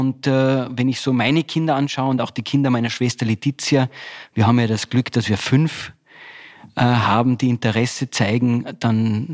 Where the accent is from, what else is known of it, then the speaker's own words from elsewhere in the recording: Tyrol, Austria; also born or lived in New York, United States; Weil als Tiroler hast du einen Schmäh, den lernen wir auf der Piste.